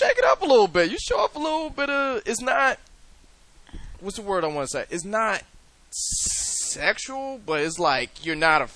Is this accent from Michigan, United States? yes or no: yes; Ypsilanti, Michigan, United States; all right, when you said Ann Arbor, see, I'm from the Ipsy Ann Arbor.